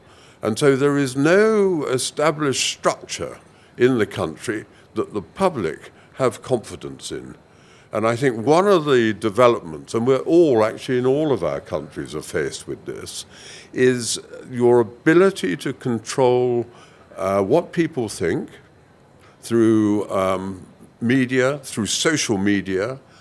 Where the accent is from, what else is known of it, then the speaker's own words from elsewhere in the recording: United Kingdom; As a Brit, of course, we have 1.5 million British people of Pakistani origin in our country.